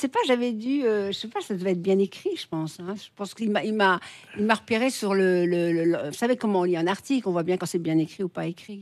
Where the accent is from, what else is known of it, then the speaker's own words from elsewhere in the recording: Morocco; born there; parce que je suis née au Maroc et je ne sais pas pourquoi je n'allais pas à l'école.